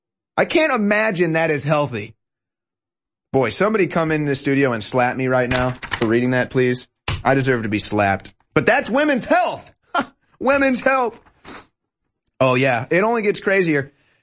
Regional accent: Missouri, United States; That's Josh Hawley from my home state of Missouri.

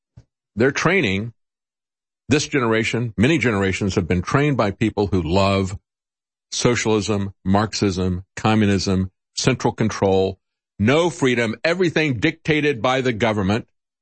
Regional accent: Florida, United States; I saw this growing up in Florida, people who had fled communist Cuba

